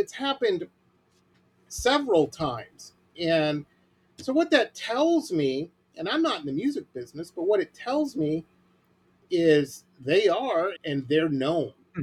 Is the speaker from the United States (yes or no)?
yes; Detroit, Michigan, United States; I grew up in Detroit, and that's a good way to get into a problem in Detroit, disrespecting somebody like that.